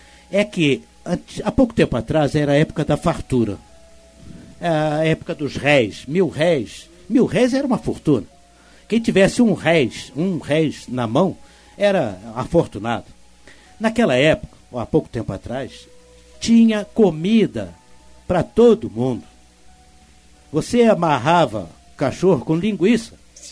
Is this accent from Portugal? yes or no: yes; Portugal; Eu me lembro da minha avó, fazia isso quando eu era criança, lá na Santa Terrinha.